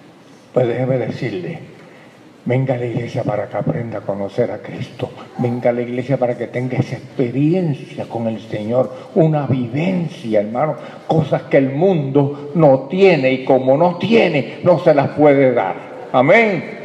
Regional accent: Caguas, Puerto Rico; yo he oído un testimonio en mi país, ¿verdad? Yo vengo de la capital del mundo, de Caguas

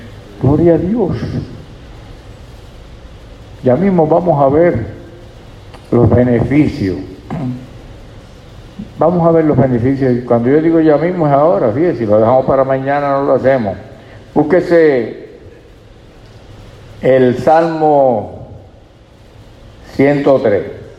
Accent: Caguas, Puerto Rico; Eso se llama, en mi pueblo, en Caguas, la capital del mundo, salvación.

